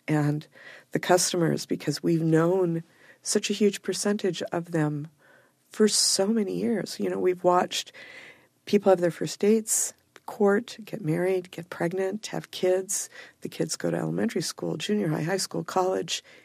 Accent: Silver Lake, California, United States; I grew up as an only child, a single parent, a mom who worked all the time. I grew up in Silver Lake, and I didn't have any living grandparents.

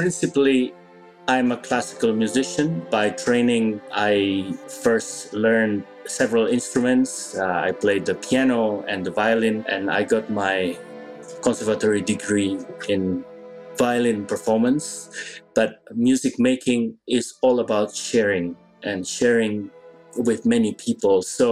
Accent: Indonesia; I grew up in Indonesia.

